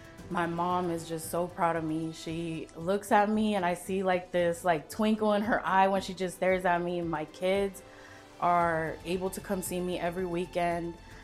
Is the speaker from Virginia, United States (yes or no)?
no; Moreno Valley, California, United States; I grew up in Moreno Valley, California. I'm 28 years old.